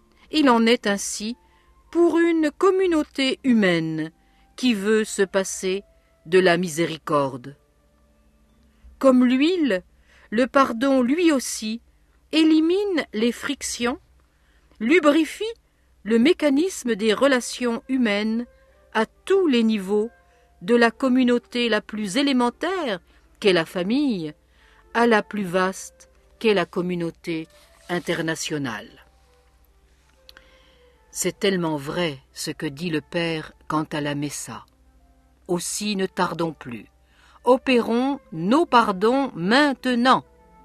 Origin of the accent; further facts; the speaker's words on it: Besançon, Bourgogne-Franche-Comté, France; born there; Aussi évoquerai-je mon enfance. Je suis né à Besançon le 16 octobre 1952.